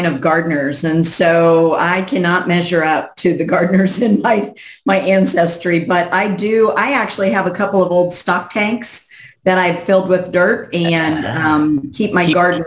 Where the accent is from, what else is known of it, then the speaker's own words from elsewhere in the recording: Manhattan, Kansas, United States; now in White City, United States; So I'm a cattle rancher in the Flint Hills. I grew up near Manhattan, and I live at White City now.